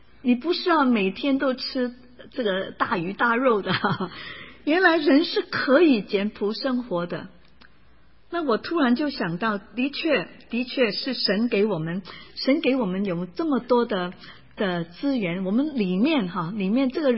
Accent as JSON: {"language": "Chinese", "region": "California", "country": "United States", "said": "因为我是加州人哈，一月份去多伦多是大雪的时候。"}